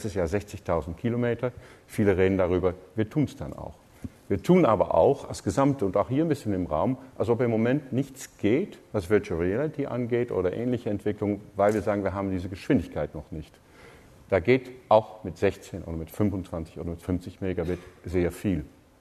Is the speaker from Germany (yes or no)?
no; Netherlands; German is a second language; Gut, als Holländer werde ich mir erstmal nicht über Fußball